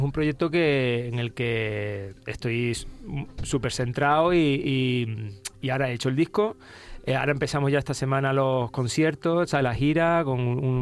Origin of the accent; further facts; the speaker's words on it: San Bartolomé, Canary Islands, Spain; en mi pueblo, en San Bartolomé, hay una sociedad cultural